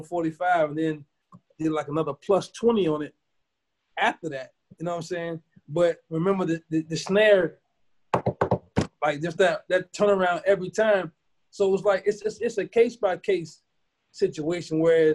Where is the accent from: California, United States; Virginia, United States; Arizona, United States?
Virginia, United States; I'm from Virginia, we're like a melting pot, you know, really military driven.